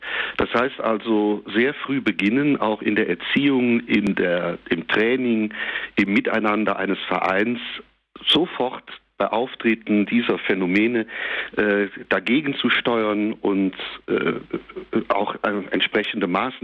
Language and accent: German; Eifel, Germany; dann durch die Eifel, also meine Heimat, kam